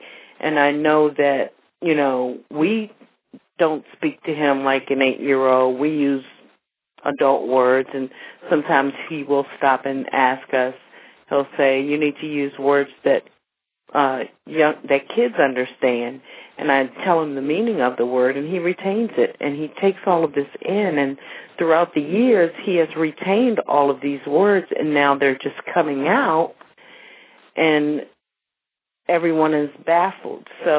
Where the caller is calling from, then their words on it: Maryland, United States; I'm calling from Maryland.